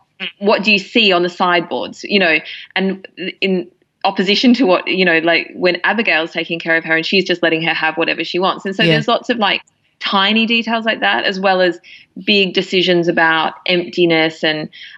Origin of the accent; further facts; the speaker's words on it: Australia; when you're growing up in Australia feels really remote.